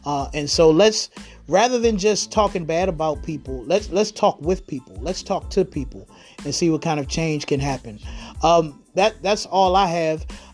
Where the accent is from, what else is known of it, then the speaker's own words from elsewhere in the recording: Petersburg, Virginia, United States; Growing up in Petersburg, we had people who were popular police officers like Randy Batts.